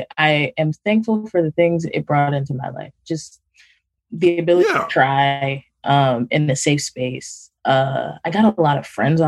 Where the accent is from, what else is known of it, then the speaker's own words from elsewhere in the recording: Nigeria; I'm Nigerian. It's a country that's still like grappling with poverty.